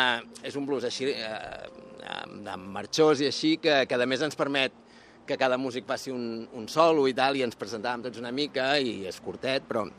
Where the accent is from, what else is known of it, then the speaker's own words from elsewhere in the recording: Santa Coloma de Gramenet, Catalonia, Spain; nosaltres som de Santa Coloma de Gramenet. A Santa Coloma no hi havia hagut mai tradició de músics de vent i així.